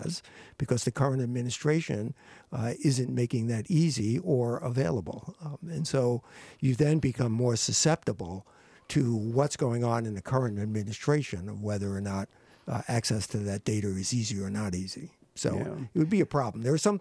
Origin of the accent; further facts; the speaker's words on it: New York, United States; you didn't know I was from Long Island.